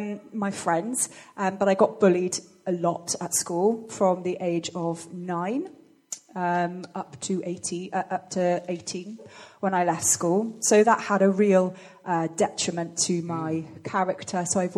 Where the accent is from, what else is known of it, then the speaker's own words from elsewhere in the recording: Bristol, South West England, United Kingdom; So, yeah, born and bred in Bristol. And lived there till I was 18 when I went to uni.